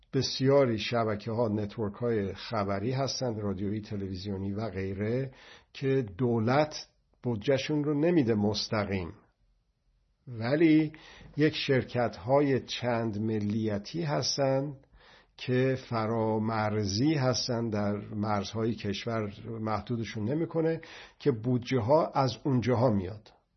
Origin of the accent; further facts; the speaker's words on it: Iran; حالا در مورد ما که ایرانی هستیم